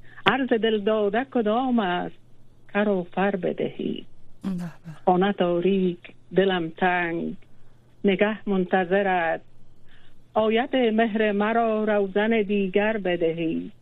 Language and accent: Persian; Kabul, Afghanistan; از کابل، دختر کابل هستم. در کابل تولد شدم و در کابل بزرگ شدم